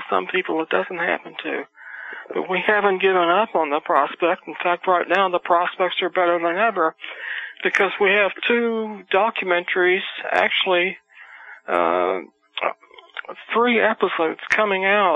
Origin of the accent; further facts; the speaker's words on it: Russia; they thought I was from Poland, and I'm not from Poland, I'm from Russia.